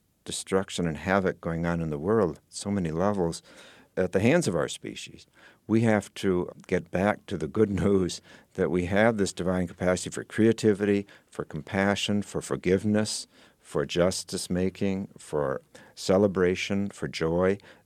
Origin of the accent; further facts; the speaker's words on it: Madison, Wisconsin, United States; I grew up in Wisconsin, I grew up in Madison, and it was such a beautiful experience growing up close to nature and experiencing all four seasons.